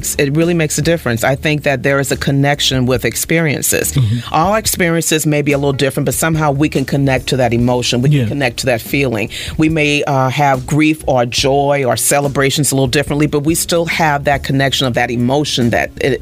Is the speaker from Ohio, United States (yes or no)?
no; Charleston, South Carolina, United States; and it's really kind of sad because I'm from Charleston, never went there at all.